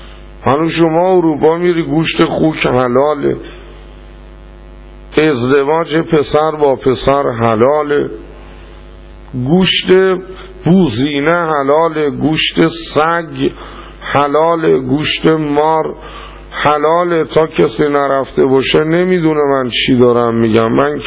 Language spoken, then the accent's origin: Persian; Iran; کجایی هستی؟ ایرانی هستیم.